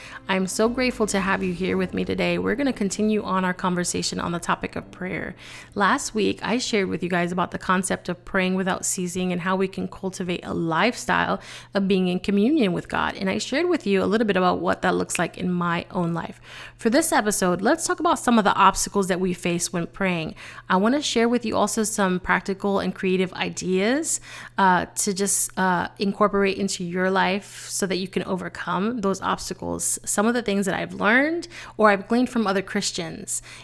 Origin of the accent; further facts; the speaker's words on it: Bronx, New York, United States; I'm Puerto Rican and I'm originally from the Bronx.